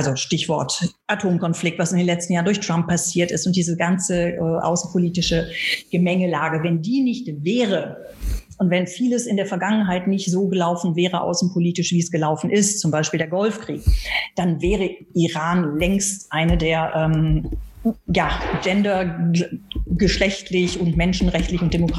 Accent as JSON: {"language": "German", "town": "Cologne", "region": "North Rhine-Westphalia", "country": "Germany", "tie": "born or raised there", "said": "Ich bin gebürtige Kölnerin."}